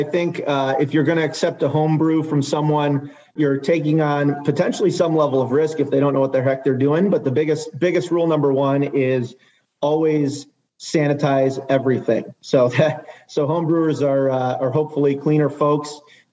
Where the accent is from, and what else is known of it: Michigan, United States